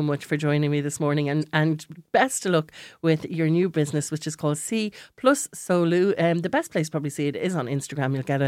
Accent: Leinster, Ireland; this time from my hometown or home area of North Wexford.

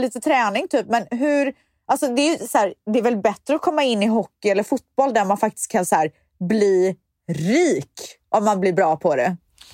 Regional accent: Viskafors, Västra Götaland County, Sweden; Men alltså jag kan säga så här, jag är ju uppvuxen i Viskafors.

